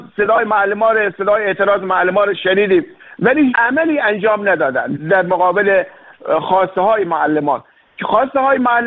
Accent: Iran; ما ایرانی هستیم

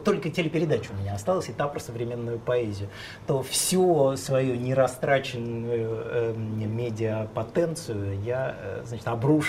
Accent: Moscow, Russia; я родился и вырос в Москве

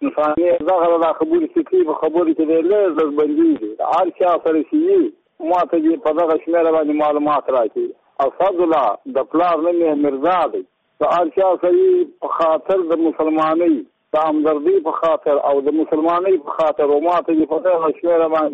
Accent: Muqur, Badghis, Afghanistan; زه په خپله د بادغیس له ولایت یم او د مقود د ولسوالۍ یم.

